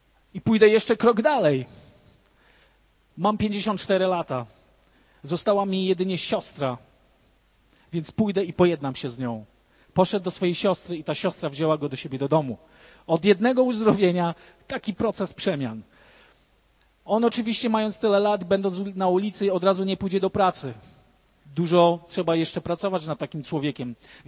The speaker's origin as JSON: {"language": "Polish", "town": "Rzeszów", "region": "Subcarpathian Voivodeship", "country": "Poland", "said": "Ale ja pochodzę z Rzeszowa, nie z Warszawy."}